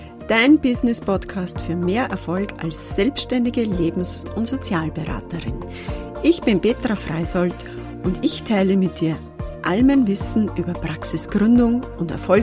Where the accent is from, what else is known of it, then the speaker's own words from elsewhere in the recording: Austria; accent: mix of Waldviertel and Upper Austrian dialect; ich habe beim Dialekt schon so eine Mischung zwischen waldviertlerisch und oberösterreichisch und es ist ja schon eine Mischkulanz